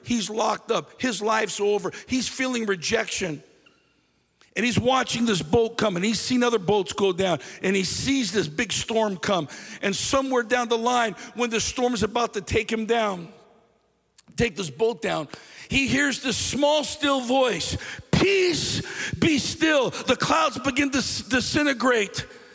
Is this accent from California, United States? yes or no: yes; Los Angeles, California, United States; I grew up in Los Angeles. I grew up in the heart of Los Angeles.